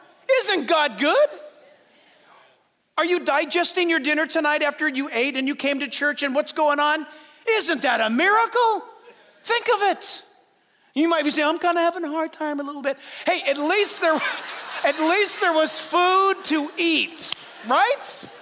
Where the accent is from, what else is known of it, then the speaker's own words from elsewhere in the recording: San Diego, California, United States; Because my mom, I told you before, my mom was born and raised in Hawaii. So I was raised in San Diego under my mom's house care, right?